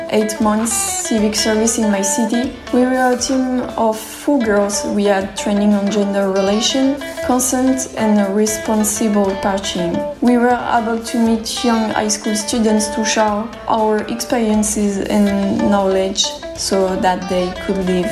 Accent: Bayonne, Nouvelle-Aquitaine, France; I'm 23 years old and I'm from Bayonne in the southwest of France.

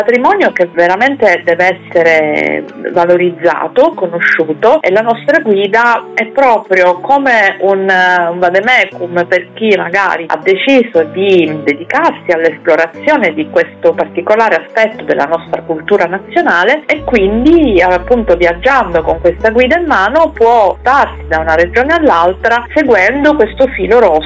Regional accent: Sicily, Italy; soprattutto di Sicilia, perché io sono siciliana, risiedo a Palermo e quindi è la mia terra

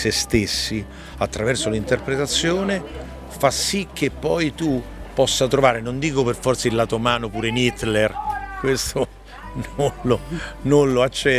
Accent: Rome, Lazio, Italy; sono di Roma e di Piazza Vittorio

